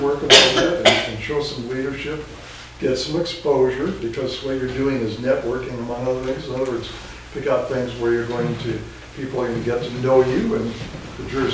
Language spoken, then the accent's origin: English; Wenatchee, Washington, United States; also born or lived in Spokane; I was fortunate that I grew up in Wenatchee, though we moved, I think, sophomore high school to Spokane, but grew up in Wenatchee